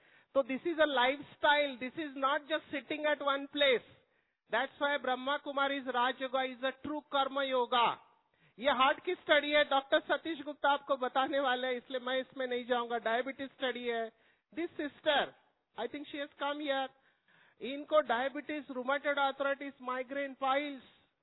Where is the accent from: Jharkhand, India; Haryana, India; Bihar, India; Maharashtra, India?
Maharashtra, India; Mumbai; I have studied in Marathi which is my mother tongue, I am not from a wealthy family, I am born and brought up from a slum area of Mumbai, मैं झोपड़पट्टी में बड़ा हुआ हूँ, 100 square feet में मेरा बचपन गया है